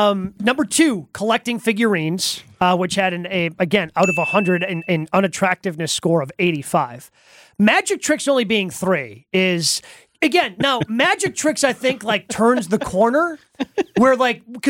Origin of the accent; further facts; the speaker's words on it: Horicon, Wisconsin, United States; Because like there were plenty of, when I was growing up in Horicon, plenty of women that hunt.